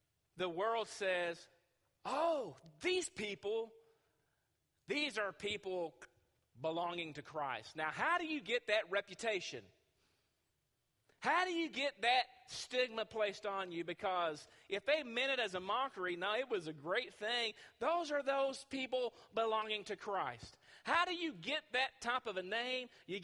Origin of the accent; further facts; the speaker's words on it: Kentucky, United States; We're from Kentucky, for the most part.